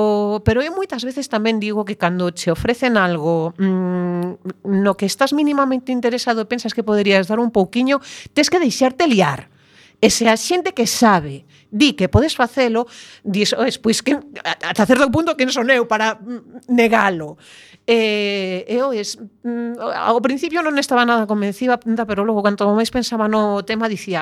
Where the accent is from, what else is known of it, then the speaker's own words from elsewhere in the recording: A Coruña, Galicia, Spain; eu son coruñesa de toda a vida